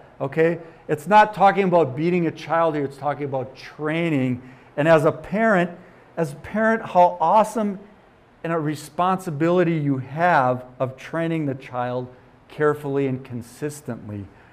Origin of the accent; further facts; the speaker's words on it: Wisconsin, United States; I said, no, I'm not. Close, I'm from Wisconsin. She said, yeah, I could tell your accent. And I haven't even lived there for 10 years, but yeah, it's still there.